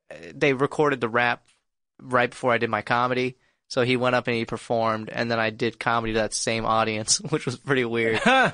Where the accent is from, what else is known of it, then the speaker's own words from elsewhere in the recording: Atlanta, Georgia, United States; dude, I'm from Atlanta too.